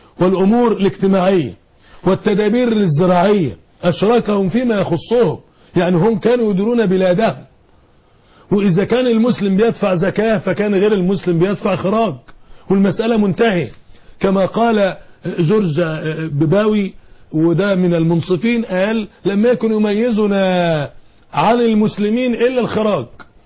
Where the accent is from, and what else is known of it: Egypt